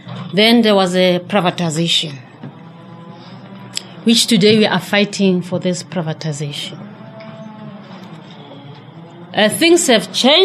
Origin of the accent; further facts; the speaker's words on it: Soweto, Gauteng, South Africa; I'm from South Africa, in Soweto, the area called Dube.